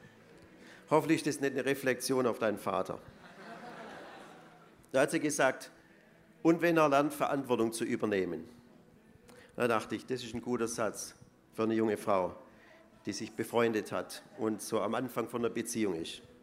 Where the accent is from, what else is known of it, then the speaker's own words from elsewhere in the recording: Swabia, Germany; now in United Kingdom; Ich habe ja schon gesagt, ich bin ein Schwabe. Ich bin ein Exilschwabe, ich lebe zurzeit in der Nähe von London.